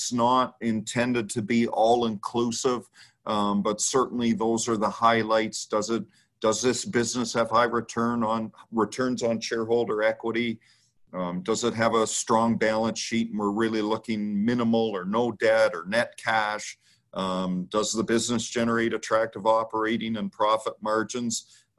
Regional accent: Canada; Now, I'm a Canadian

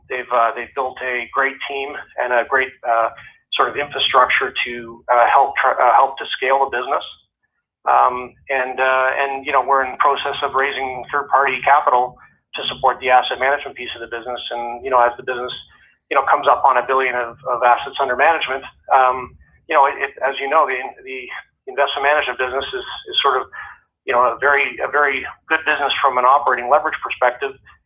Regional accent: Canada; obviously for my whole career, being a Canadian.

